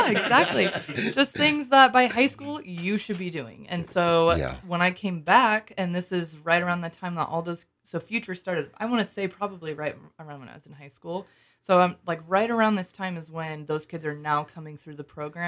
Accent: Lewiston, United States; I grew up in Lewiston.

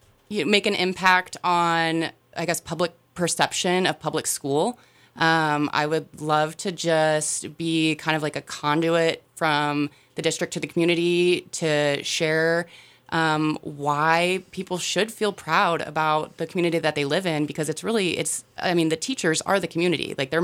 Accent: Alaska, United States; moved away as an adult; also born or lived in Moscow; I moved there to attend the University of Idaho. I grew up in Alaska, graduated from U of I, stuck around Moscow for a while, and then we moved here for my husband's job.

